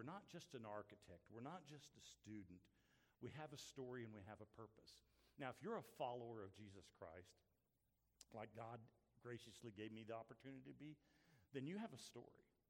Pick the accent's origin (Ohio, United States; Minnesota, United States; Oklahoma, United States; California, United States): Oklahoma, United States; Guthrie; When I was born in Guthrie, Oklahoma, and raised there, I thought I would never, ever leave Logan County, Oklahoma, to do anything.